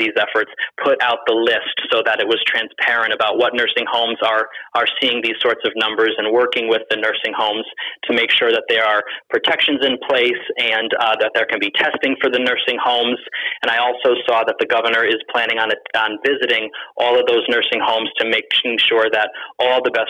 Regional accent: Shelton, Connecticut, United States; And in Shelton, obviously that's personal for me as I'm from Shelton.

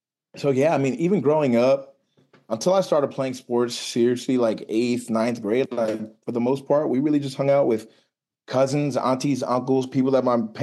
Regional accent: New Jersey, United States; now in Maryland, United States; So I grew up coming to Maryland all the time on the weekends. I grew up in Jersey, but we would drive up here all the time and be around family and stuff.

